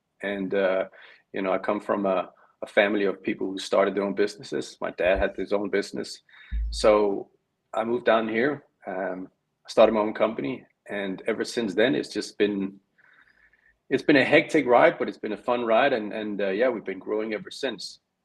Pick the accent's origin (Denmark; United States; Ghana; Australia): Denmark; moved away as an adult; now in UAE; I am from Denmark.